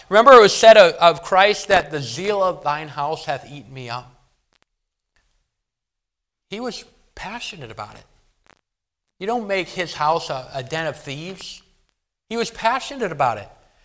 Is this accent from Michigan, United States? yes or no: no; Milwaukee, Wisconsin, United States; I'm from the Milwaukee area, and we have Milwaukee Bucks, a basketball team.